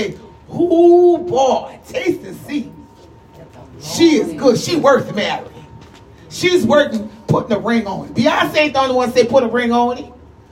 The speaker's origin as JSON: {"language": "English", "town": "New Orleans", "region": "Louisiana", "country": "United States", "said": "I'm from the old school. I'm from New Orleans."}